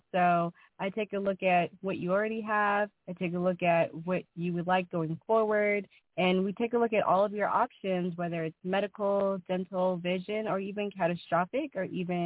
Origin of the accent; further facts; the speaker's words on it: Seattle, Washington, United States; now in Dallas, United States; I'm actually not from the Dallas, Texas area. I just moved here about a year ago from the lovely Northwest Seattle, Washington. So there I am from the Northwest.